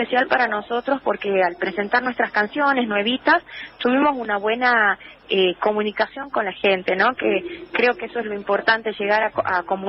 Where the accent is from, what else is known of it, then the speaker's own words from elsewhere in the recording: Tucumán, Argentina; como tucumana